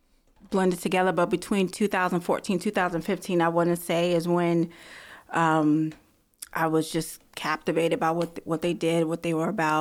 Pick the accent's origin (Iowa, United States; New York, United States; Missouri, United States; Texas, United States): New York, United States; Brooklyn; now in Virginia, United States; Born and raised in Brooklyn, New York, and came to Virginia over two decades ago